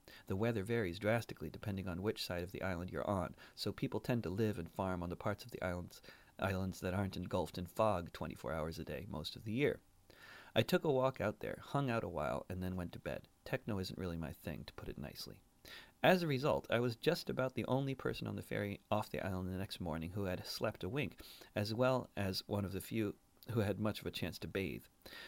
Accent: New England, United States; Now, I grew up in New England, and I'm deeply familiar with maple syrup

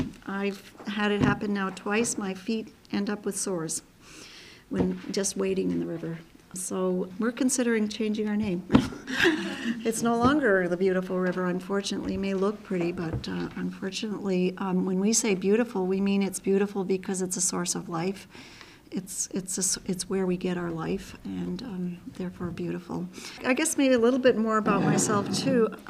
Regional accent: Tobique Reserve, New Brunswick, Canada; I am Maliseet Negutkuk Gawin. I am from the Tobit Reserve. We call it Negutkuk.

